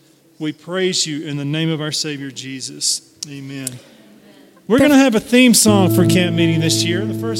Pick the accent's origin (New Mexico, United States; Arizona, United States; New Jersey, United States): Arizona, United States; Kingman; This is my lovely bride, Donna. We are last song from Kingman, Arizona, but try not to hold that against us.